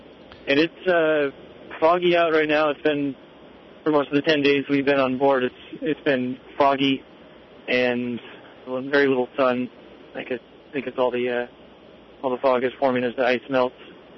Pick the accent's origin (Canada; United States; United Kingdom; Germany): Canada; So far they haven't sniffed me out as a Canadian, and I've come from pretty close, though.